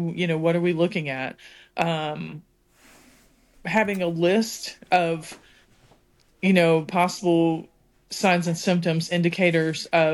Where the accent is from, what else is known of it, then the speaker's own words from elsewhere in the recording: Pennsylvania, United States; I'm from Pennsylvania and I live in South Carolina.